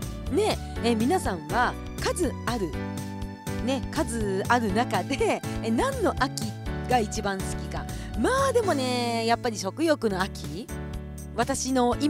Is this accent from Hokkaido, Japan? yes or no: yes; Kushiro, Hokkaido, Japan; 私は北海道の釧路出身ということで、